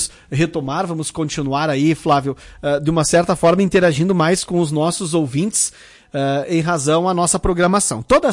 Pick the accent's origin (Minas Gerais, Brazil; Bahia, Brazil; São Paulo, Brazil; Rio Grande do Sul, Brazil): Rio Grande do Sul, Brazil; nós somos gaúchos e lagoenses